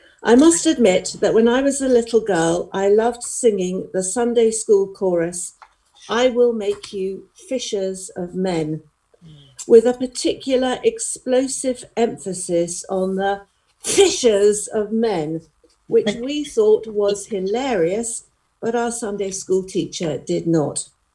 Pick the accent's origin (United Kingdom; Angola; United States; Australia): United Kingdom; Pinner, London; But remember, my roots are suburban. I come from Pinner.